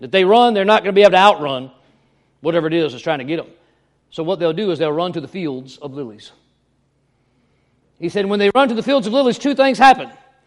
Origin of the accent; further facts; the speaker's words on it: Ireland; I'm Irish. You know how we are.